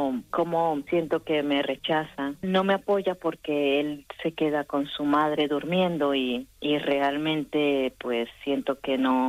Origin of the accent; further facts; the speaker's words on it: Colombia; now in Spain; yo soy colombiana.